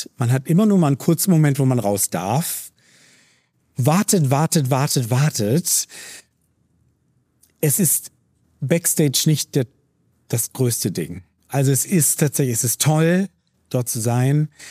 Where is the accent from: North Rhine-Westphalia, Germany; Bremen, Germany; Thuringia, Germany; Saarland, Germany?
North Rhine-Westphalia, Germany; Schöppingen; Wie oft ich schon gesagt habe, ja, ich komme aus Münster. Denn Schöpping ist nicht so einfach zu erklären. Das ist irgendwo zwischen Münster, Ahaus, Grunau, Nähe der niederländischen Grenze.